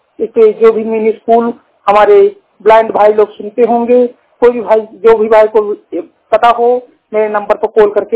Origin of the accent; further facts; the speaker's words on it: Raebareli, Uttar Pradesh, India; मैं UP district Raebareli से belong करता हूँ।